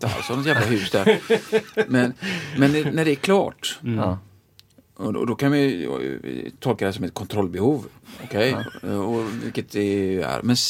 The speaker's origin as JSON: {"language": "Swedish", "country": "Sweden", "said": "Jag är svensk."}